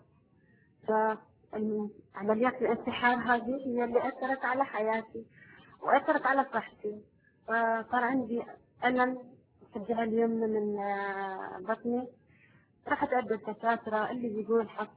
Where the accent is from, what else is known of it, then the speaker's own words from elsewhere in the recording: Iraq; وإحنا من العراق أصلنا، من جنب العراق.